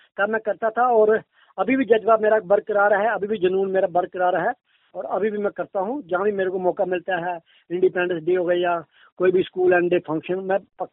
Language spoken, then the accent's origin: Hindi; Jammu, Jammu and Kashmir, India; first language Dogri; Hindi is a second language; मैं जम्मू का रहने वाला हूँ और हमारी जम्मू की जो मातृभाषा है डोगरी है।